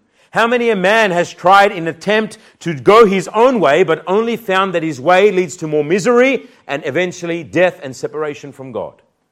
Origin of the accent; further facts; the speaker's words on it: Newcastle, New South Wales, Australia; now in Sydney, Australia; I was yesterday in Bankstown Shopping Centre, and a lady comes up to me, and I'm from Newcastle